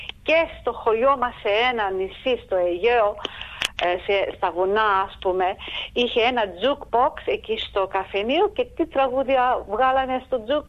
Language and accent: Greek; Adelaide, South Australia, Australia; Εγώ μεγάλωσα εδώ στην Αδελαίδα, στην Νότια Αυστραλία, τη δεκαετία του 60.